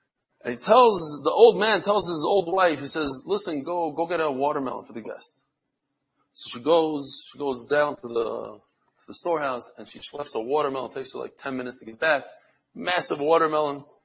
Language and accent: English; New York, United States; I'm from New York, so this, so a garbage bag is where they disposed of bike parts in New York, the mafia.